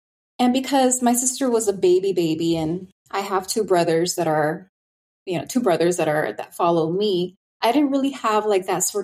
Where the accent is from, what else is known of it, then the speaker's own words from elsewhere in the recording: California, United States; growing up in California